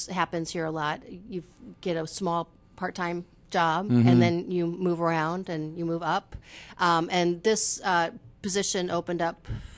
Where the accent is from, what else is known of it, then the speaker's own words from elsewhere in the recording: Iowa, United States; Yeah, I'm originally from Iowa. I was a dancer and an actor.